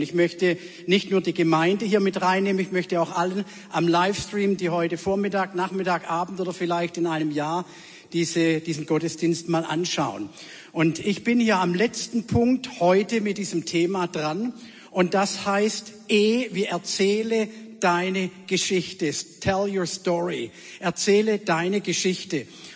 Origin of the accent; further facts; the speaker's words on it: South Germany, Germany; accent: Swabian; Ich war in einem christlichen Elternhaus aufgewachsen in Süddeutschland. Meine Frau sagt zwar, ich spreche kein Schwäbisch, aber für euch mag das so klingen, dass man das Schwäbisch durchhört.